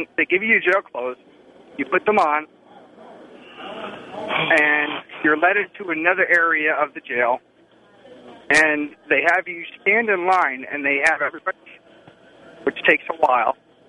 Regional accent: Long Island, New York, United States; I was born and raised in New York. I had some street smarts. I was born and raised in Long Island. Yeah, pretty tough communities, but not like New York City with the gangs.

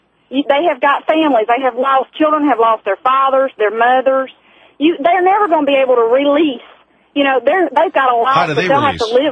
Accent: United States; I'm an American citizen.

